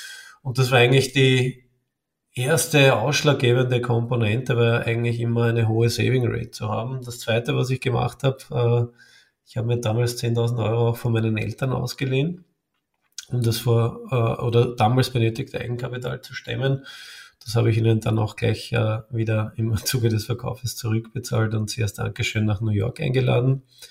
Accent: Vienna, Austria; ich bin ein echter Österreicher und lebe und bin auch geboren in Wien, in der Hauptstadt, in der schönsten deutschsprachigen Stadt.

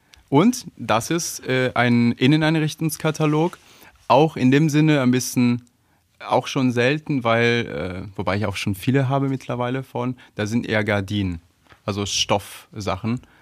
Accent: Italy; German is a second language; Also ich habe in Pisa studiert. Also ich komme aus Italien und ich habe in Italien studiert.

